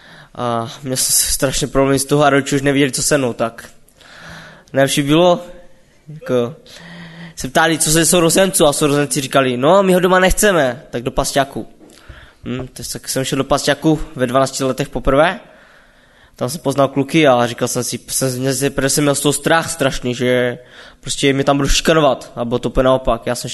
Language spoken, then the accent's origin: Czech; Karviná, Moravian-Silesian Region, Czechia; jak jste slyšeli, a pocházím z Karviné a pocházím z nevěřící rodiny. A no teď už jsem věřící